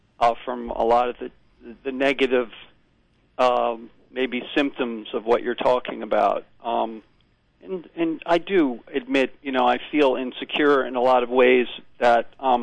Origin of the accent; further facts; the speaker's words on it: Brooklyn, New York, United States; I'm still growing up here in Brooklyn.